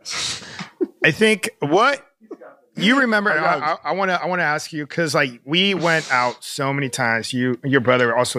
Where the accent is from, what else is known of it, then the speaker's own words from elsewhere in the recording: Florida, United States; also born or lived in California; I was born in California, then I moved to Florida, and then I came back in my mid-20s.